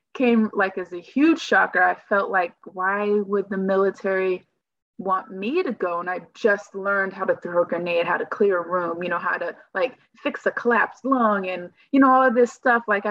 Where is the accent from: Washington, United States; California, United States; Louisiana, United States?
California, United States